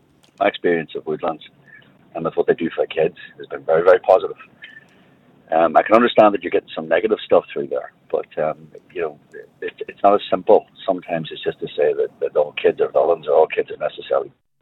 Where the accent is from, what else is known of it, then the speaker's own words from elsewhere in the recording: Northern Ireland, United Kingdom; one of the greatest things I think we have as Northern Irish people, given everything that we've been through, all these decades of troubles, is compassion